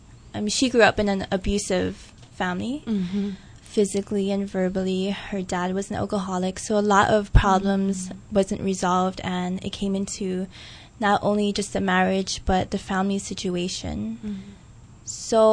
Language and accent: English; Honolulu, Hawaii, United States; Okay, so I grew up in town. I'm actually from the Nu'uanu side, mm-hmm. So right where the poly starts. I'm a townie.